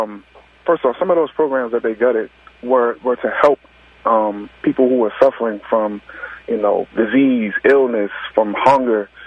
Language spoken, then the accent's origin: English; Baltimore, Maryland, United States; Because growing up in Baltimore as a young black man, I am the number one victim.